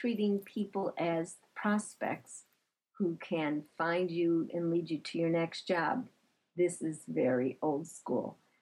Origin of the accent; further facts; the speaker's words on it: Chicago, Illinois, United States; and I'm originally from Chicago, so it has a lot of Chicago attitude